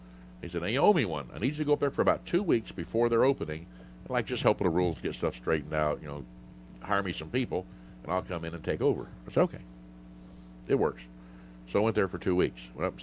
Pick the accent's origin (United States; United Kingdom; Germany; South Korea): United States; Sarasota, Florida; Sarasota. Sarasota's yeah. my hometown.